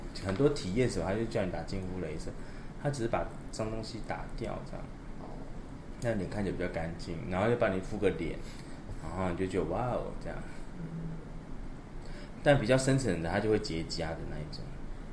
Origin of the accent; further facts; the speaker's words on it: Tainan, Taiwan; 像我们老家台南